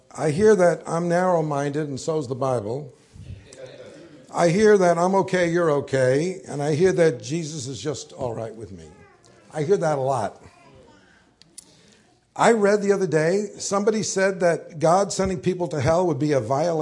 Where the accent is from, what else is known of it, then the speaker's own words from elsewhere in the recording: New York, United States; And I grew up in New York.